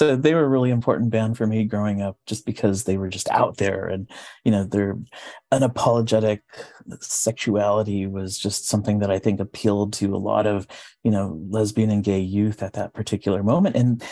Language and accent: English; Santa Ana, California, United States; me growing up in Santa Ana, California, and him growing up in Liverpool.